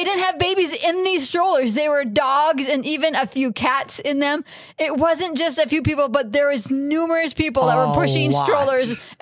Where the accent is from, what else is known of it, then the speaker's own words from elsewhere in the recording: Minnesota, United States; Yeah, we're from Minnesota.